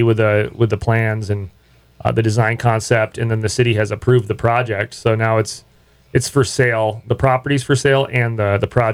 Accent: San Diego, California, United States; moved away as an adult; I grew up in San Diego. I moved here 15 years ago, and so Mexican food is like. It's like the national, it's like the city cuisine of San Diego.

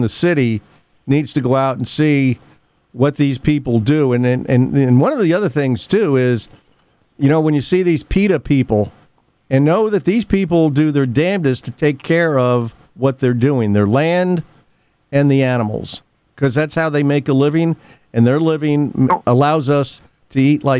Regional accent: New York, United States; born there; And because I was born in New York, not Kentucky.

